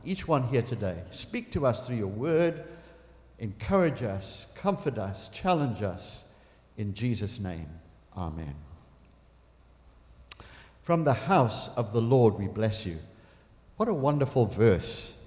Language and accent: English; Durban, KwaZulu-Natal, South Africa; I was raised in Durban in South Africa, and my parents had a beautiful home overlooking the city.